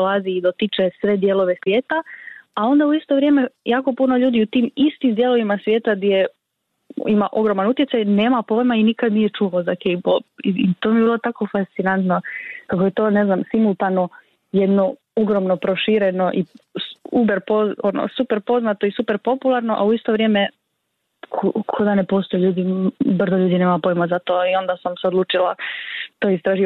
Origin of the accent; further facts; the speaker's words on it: Croatia; A kod nas u Hrvatskoj je recimo zanimljivo to da je, da jako ovisi o generacijama.